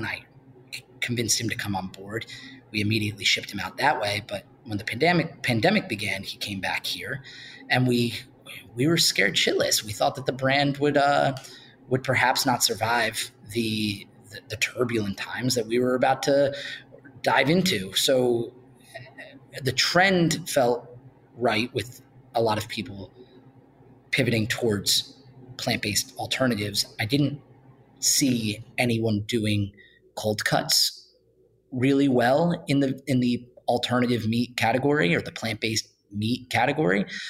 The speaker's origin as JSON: {"language": "English", "region": "New Jersey", "country": "United States", "tie": "born or raised there", "said": "because I'm Italian American. I grew up in New Jersey."}